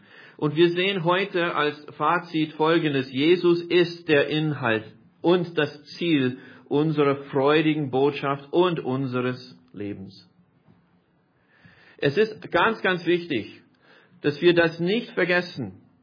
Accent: United States; also born or lived in Austria; Ich bin kein Österreicher, ich bin Amerikaner. Ich bin zwar hier geboren

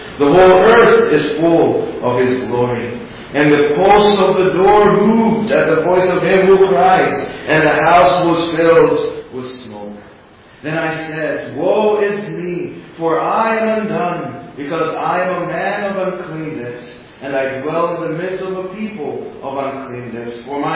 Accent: Zambia; also born or lived in Baltimore; now in Grand Rapids, United States

